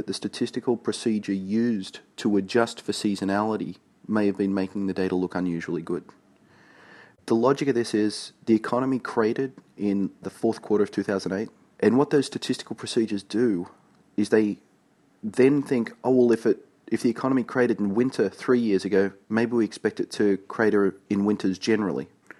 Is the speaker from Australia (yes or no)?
yes; Australia; One funny thing I can tell you as an Australian